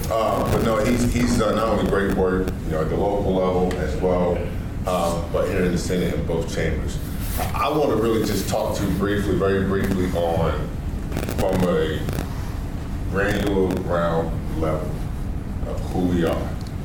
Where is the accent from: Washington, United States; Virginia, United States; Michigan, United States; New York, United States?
Virginia, United States; Norfolk; We're from Norfolk. So then when we moved to the city of Virginia Beach, I'm going to the same high school where my grandmother cleaned their houses.